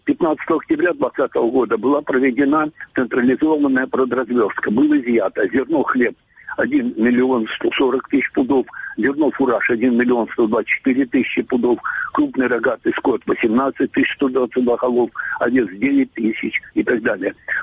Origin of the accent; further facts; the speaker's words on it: Crimea, Ukraine; Я коренной крымчанин, и поэтому я буду сейчас говорить в двух ипостасях, как человек, который вырос в Крыму не в одном поколении, и как историк.